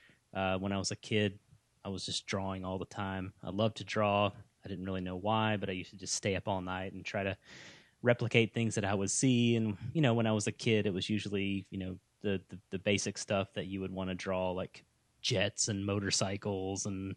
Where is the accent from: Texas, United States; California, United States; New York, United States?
Texas, United States; Borger; I grew up in the Texas Panhandle in a really small town called Borger, Texas, B-O-R-G-E-R. And it's close to Amarillo.